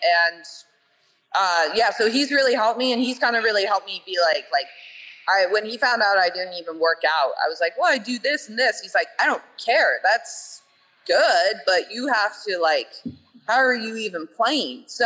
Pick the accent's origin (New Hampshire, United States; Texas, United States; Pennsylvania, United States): Texas, United States; Austin; And so he knew I was from Austin